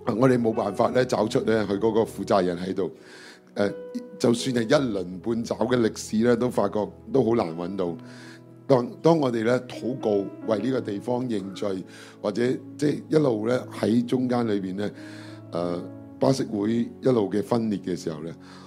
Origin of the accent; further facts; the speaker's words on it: China; 因為我係終於嚟到啦，作為中國人，我係終於嚟到。